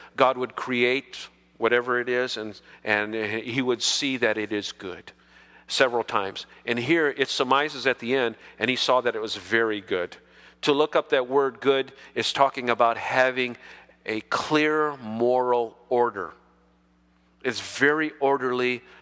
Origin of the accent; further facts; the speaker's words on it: United States; My parents tell me that in my ancestry, I'm Dutch. But by culture, I'm American.